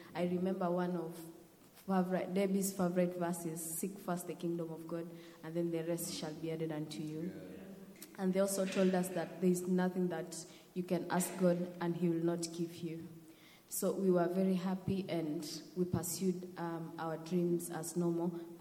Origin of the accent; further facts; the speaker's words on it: Utange, Mombasa County, Kenya; I'm from Kenya, as I said, and I lived with my grandmom in Utange, in the village in Utange.